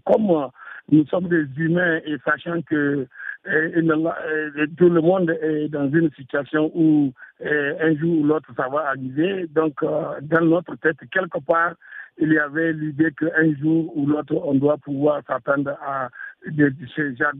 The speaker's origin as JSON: {"language": "French", "country": "Niger", "said": "le président Tandja, c'est un homme qui a fini par marquer notre vie en tant que Nigérien"}